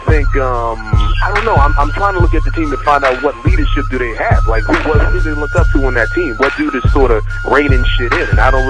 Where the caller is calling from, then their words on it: New Jersey, United States; in New Jersey.